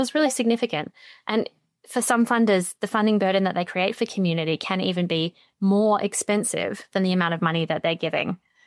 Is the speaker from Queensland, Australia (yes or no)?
yes; Brisbane, Queensland, Australia; moved away as an adult; now in Porirua, New Zealand; I grew up in Brisbane, actually, in Australia. And I moved to Aotearoa, to Dunedin, actually, in my early 20s